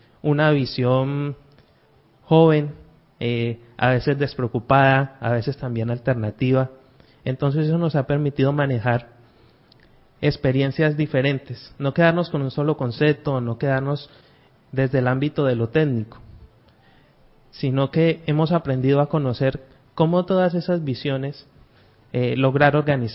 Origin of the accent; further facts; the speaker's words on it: Valle del Cauca, Colombia; no soy de acá directamente de Arauca, soy del Valle del Cauca.